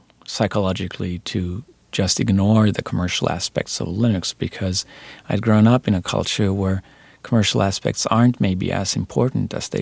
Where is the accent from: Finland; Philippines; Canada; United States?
Finland; English is a second language; I come from Finland, and it has a very strong social network as a country.